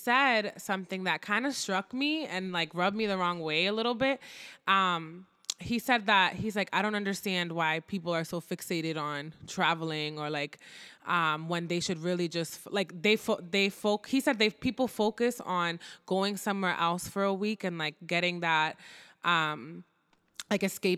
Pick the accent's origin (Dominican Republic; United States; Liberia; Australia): Dominican Republic; I travel, you know, to see my mom who lives in DR and to like be in my home country